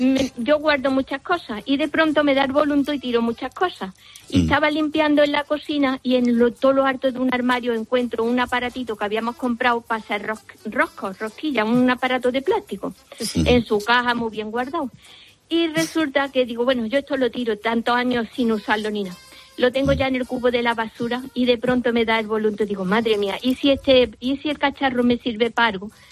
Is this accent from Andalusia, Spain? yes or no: yes; Córdoba, Andalusia, Spain; somos cordobesa